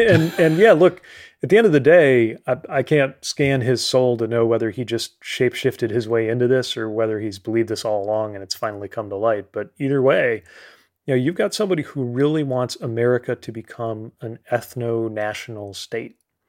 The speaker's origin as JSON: {"language": "English", "region": "Indiana", "country": "United States", "tie": "born or raised there", "said": "the arrival of trade and automation that really created a lot of wreckage where I was growing up in Indiana in the 1990s and early 2000s."}